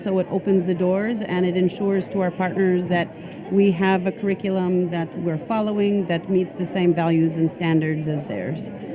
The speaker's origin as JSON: {"language": "English", "country": "United States", "moved": "yes", "lives_now": "Tunisia", "said": "As an American, I'm hopeful and would like to retire here."}